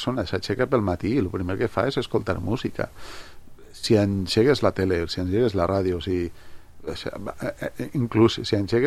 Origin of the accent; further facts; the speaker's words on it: Sedaví, Valencian Community, Spain; also born or lived in Germany; Però quan vaig néixer jo vaig néixer un 29 d'abril del 74, i l'1 d'agost del 74 ells ja van tornar cap a Sedaví. O sigui, que jo vaig néixer... És una anècdota que vaig néixer a Alemanya